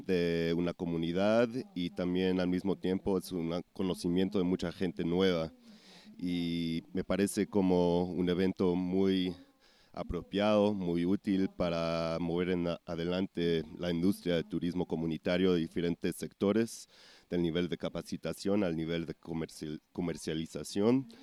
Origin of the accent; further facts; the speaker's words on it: United States; vengo de los Estados Unidos.